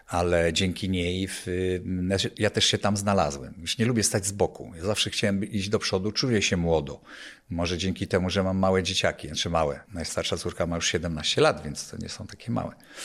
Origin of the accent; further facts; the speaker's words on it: Niewiadów, Łódź Voivodeship, Poland; Też powiedzieć, że jestem ze wsi. Nie mogę się zgodzić, jestem z osiedla.